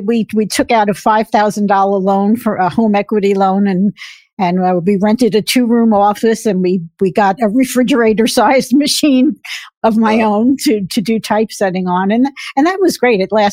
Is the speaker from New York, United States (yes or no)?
yes; New York, United States; moved away; because I'm from New York and just basically middle-class family. My dad worked for Con Edison, working in manholes all day long.